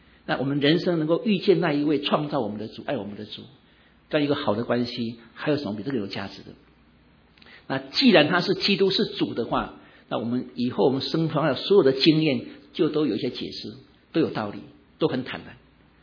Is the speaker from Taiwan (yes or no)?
yes; Taiwan; now in United States; 我小的时候在台湾，那时候五零代的话，就将来长大以后到美国去